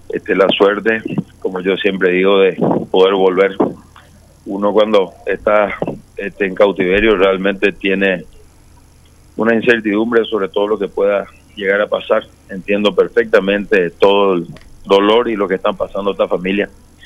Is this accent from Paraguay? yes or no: yes; Paraguay